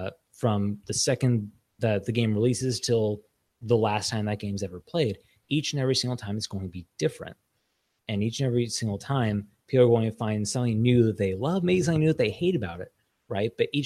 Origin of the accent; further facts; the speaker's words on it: Los Angeles, California, United States; So like I grew up in Los Angeles. I grew up surrounded by like the film industry.